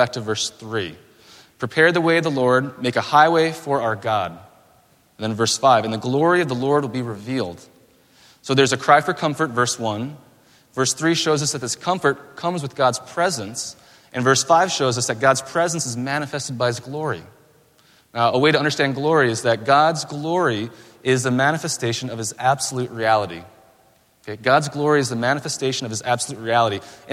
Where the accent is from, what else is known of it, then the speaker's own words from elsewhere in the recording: Minnesota, United States; And I'm from Minnesota, so the phrase … I know I'm well acquainted with it, right?